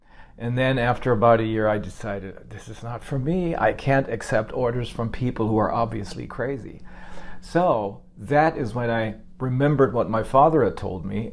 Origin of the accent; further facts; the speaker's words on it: Bremen, Germany; Bremen is my hometown in Germany